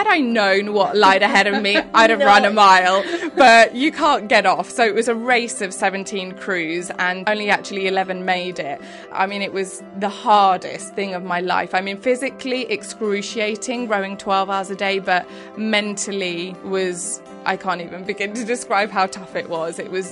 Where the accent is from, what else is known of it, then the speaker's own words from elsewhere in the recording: Lapland, Finland; I grew up in Lapland in Finland in the snow, skiing.